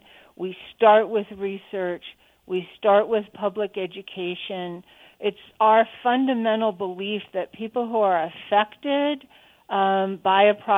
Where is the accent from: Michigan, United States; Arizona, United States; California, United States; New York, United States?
California, United States; Livermore; National Laboratory or Sandia Livermore, which is right across the street from Lawrence Livermore in my hometown.